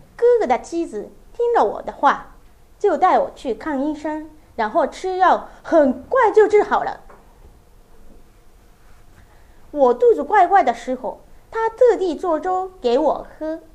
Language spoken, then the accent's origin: Chinese; Nara, Japan; Chinese is a second language; now in Tokyo, Japan; 是四年级的学生。我的老家在奈良县，奈良县在大阪和京都的旁边，那一带叫关西地方。我上大学以后，一个人来东京住，开始了新的生活。